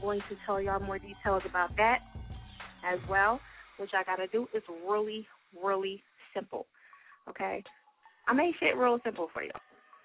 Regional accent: New Jersey, United States; Shout out to my people in Jersey, in case y'all know I am from Jersey.

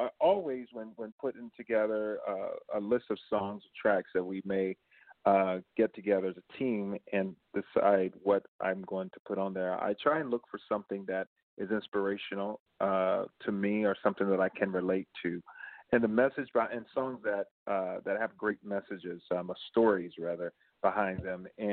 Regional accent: Georgia, United States; and then also what growing up in Georgia and traveling and seeing people and having different conversations

